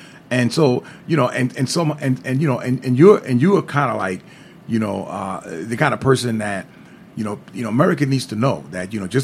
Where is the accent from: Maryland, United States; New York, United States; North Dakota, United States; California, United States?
New York, United States; Brooklyn; I grew up in Brooklyn, New York, and I went to all black high school. There was one white person in my whole school.